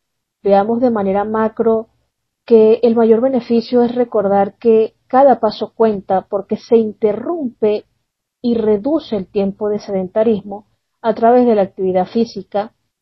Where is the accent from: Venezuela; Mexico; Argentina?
Venezuela; Soy venezolana